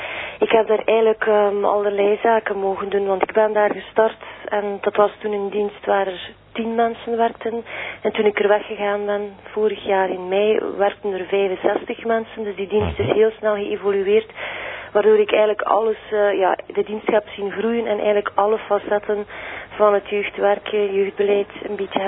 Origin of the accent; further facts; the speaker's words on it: Kleit, Flanders, Belgium; now in Maldegem, Belgium; Ja, ik ben eigenlijk van Kleid, maar nu woon ik in Maldegem.